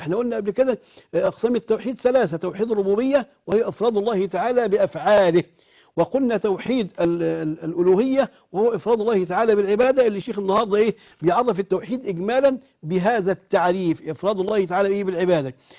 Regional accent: Egypt; وبخاصة مثلا عندنا في مصر كان موالد سيدنا الحسين رضي الله عنه وأرضاه

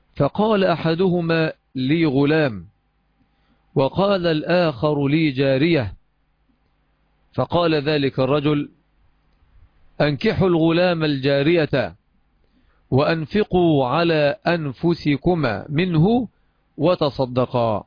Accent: Egypt; الجرة إناء مصنوع من خزف شبيه بما يسمى عندنا في مصر بالقلة

